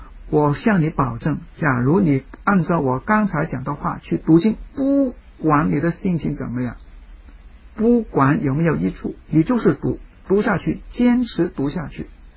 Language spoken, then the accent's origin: Chinese; Hong Kong; 我们香港人很忙哈